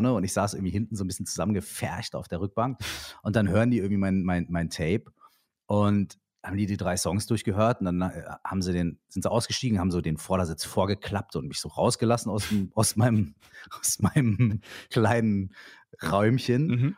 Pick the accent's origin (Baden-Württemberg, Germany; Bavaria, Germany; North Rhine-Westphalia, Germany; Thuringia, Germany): North Rhine-Westphalia, Germany; Minden; Ich komme aus Minden, das ist eine relativ, sagen wir mal, es ist natürlich die coolste Stadt der Welt